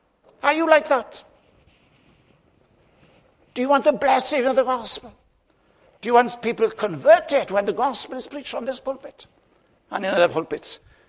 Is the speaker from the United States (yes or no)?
no; Ammanford, Wales, United Kingdom; I was brought up in Ammanford, in a church that had been touched greatly by the 1904 revival.